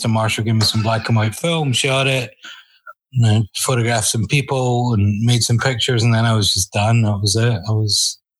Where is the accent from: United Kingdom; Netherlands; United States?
United Kingdom; Glasgow, Scotland; I grew up in Glasgow